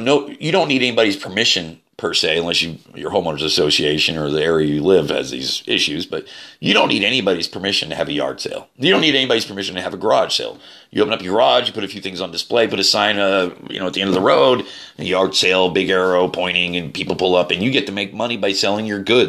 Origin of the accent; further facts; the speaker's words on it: United States; There's bias towards me, and I'm an American, and I'm a very neutral American.